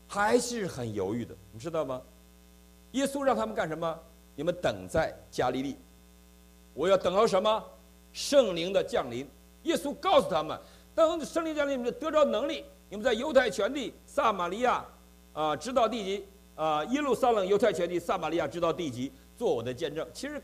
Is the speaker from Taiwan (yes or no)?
no; China; 他是香港来的，我是大陆来的，他从小生在基督徒的家庭，我生在一个共产党员的家庭